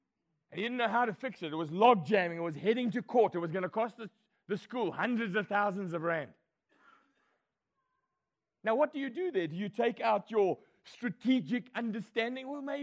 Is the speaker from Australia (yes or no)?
no; Scotland, United Kingdom; I remember I told you I'm a Scotsman.